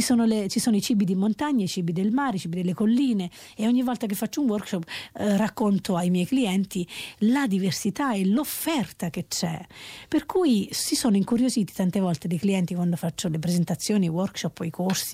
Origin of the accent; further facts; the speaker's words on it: Lanciano, Abruzzo, Italy; L'Abruzzo è la mia terra, io sono di Lanciano in provincia di Chieti.